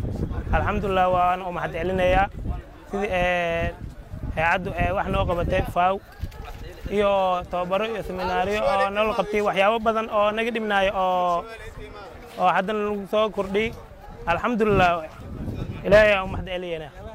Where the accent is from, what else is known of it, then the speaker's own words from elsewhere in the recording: Baraawe, Lower Shabelle, Somalia; waxaan ka imid dhankan Baraawe.